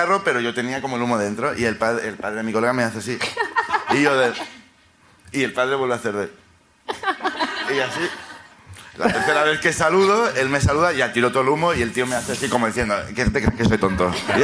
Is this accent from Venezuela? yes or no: no; Badalona, Catalonia, Spain; es que soy de Badalona, nos obligan a fumar a los 5 años.